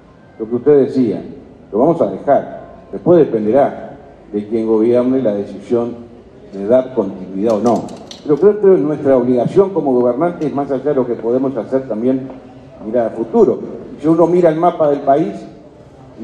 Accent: Uruguay; como ciudadano uruguayo

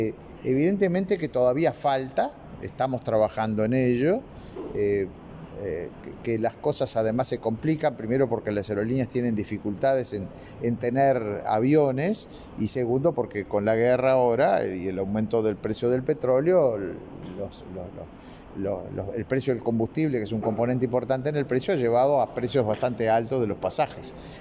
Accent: Uruguay; somos pocos los uruguayos

